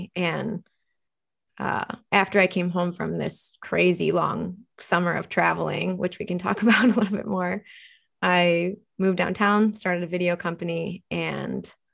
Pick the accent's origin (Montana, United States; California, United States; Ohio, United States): Ohio, United States; Chardon; So I grew up in Chardon, a little east of Cleveland, probably 45 minutes northeast in the snow belt